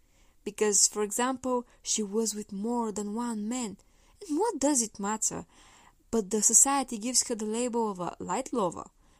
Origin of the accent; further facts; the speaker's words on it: Bulgaria; English is a second language; and I'm from Bulgaria.